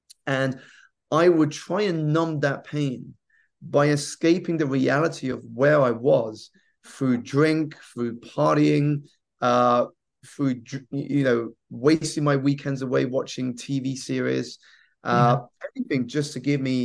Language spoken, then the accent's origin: English; United Kingdom; So I grew up here in the United Kingdom. My parents were Malaysian immigrants into the country